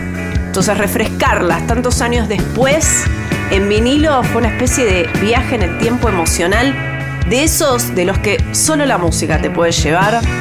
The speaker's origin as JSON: {"language": "Spanish", "town": "Banfield", "region": "Buenos Aires Province", "country": "Argentina", "tie": "born or raised there", "said": "literalmente a dos cuadras de la casa de mi infancia en Banfield"}